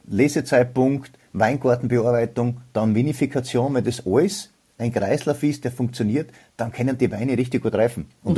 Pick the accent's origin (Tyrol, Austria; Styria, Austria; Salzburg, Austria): Styria, Austria; Köflach; Ich bin ja gebürtiger Köflacher. Also jeder, der weiß, wo das ist in der Weststeiermark.